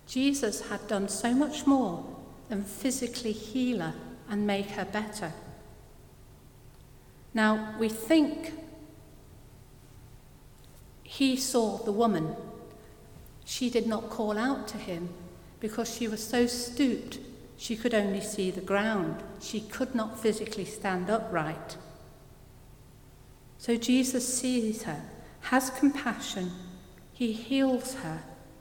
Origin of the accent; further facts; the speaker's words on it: Manchester, North West England, United Kingdom; I come from Manchester. There was a place called Hume. It was full of flats, tall, high-rise flats, surrounded by acres of green